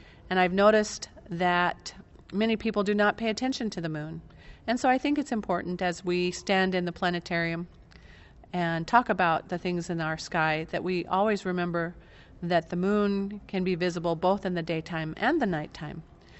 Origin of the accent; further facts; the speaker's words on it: Casper, Wyoming, United States; from Casper, Wyoming